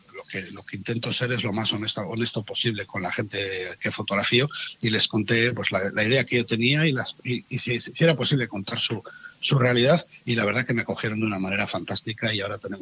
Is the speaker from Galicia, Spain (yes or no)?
no; Cantabria, Spain; volver aquí a Santander o a Cantabria y hacer un trabajo en mi tierra y mostrarlo en mi tierra